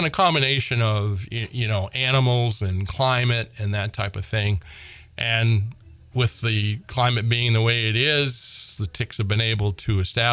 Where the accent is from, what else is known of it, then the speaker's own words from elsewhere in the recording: Maine, United States; And I mean, I grew up in Southern Maine and I too, as a kid, you know, wandered all through the woods